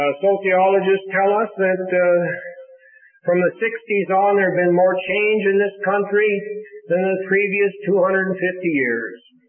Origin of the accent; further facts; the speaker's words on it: Colorado, United States; I come from Colorado.